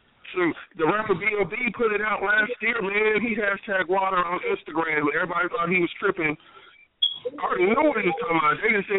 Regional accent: Oklahoma, United States; I'm from Oklahoma, so if a hurricane hit, you know, in Florida, they rushing down there for relief real quick.

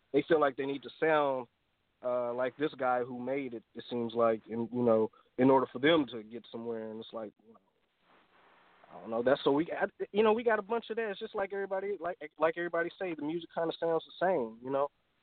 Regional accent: Oakland, California, United States; Man, I'm originally from East Oakland, California, you know what I'm saying?

